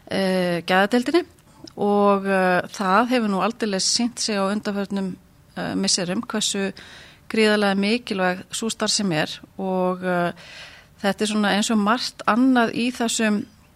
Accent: Gnúpverjahreppur, Southern Region, Iceland; Ég hjúkrunarfræðingur og ég gnúpverji

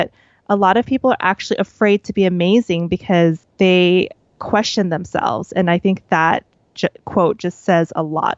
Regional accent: New Orleans, Louisiana, United States; I'm Vietnamese American, but I grew up in New Orleans. So I grew up in America, but my parents are immigrants.

